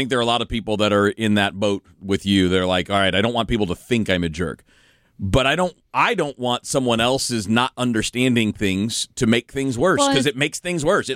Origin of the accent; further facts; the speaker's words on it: Michigan, United States; it's obviously hot as hell and I'm from Michigan, so I'm not really used to that.